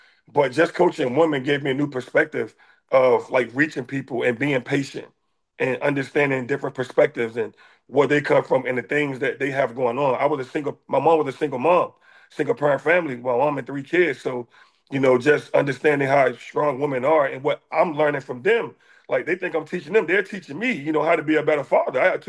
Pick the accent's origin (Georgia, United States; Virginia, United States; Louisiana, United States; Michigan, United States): Virginia, United States; Norfolk; But I'm from Norfolk, so I always wanted to go home.